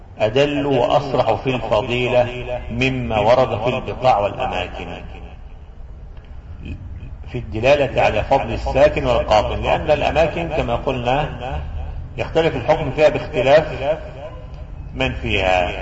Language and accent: Arabic; Najd, Saudi Arabia; عندنا في نجد